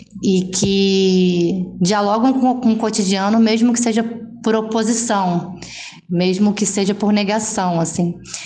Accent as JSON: {"language": "Portuguese", "region": "Rio de Janeiro", "country": "Brazil", "said": "não, eu sou daqui, pô, eu sou do Meier."}